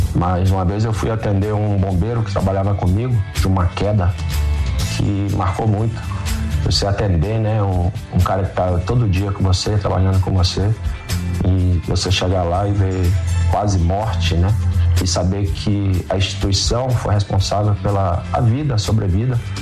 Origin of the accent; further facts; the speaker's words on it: Taguatinga, Federal District, Brazil; also born or lived in Bahia / Goiás; nascido, morava em Itaguatinga, nasci no hospital de base, passei um pouco da minha infância lá em Itaguatinga, depois já juventude, morei fora de Brasília, morei 4 anos na Bahia, morei 4 anos em Goiás, mas desde 90 fixo em Brasília.